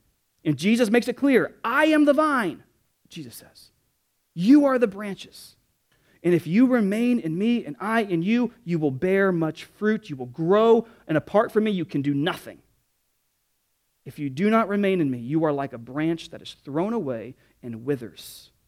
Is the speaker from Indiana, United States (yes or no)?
yes; Indianapolis, Indiana, United States; So I come from Indianapolis, and I'll be honest with you.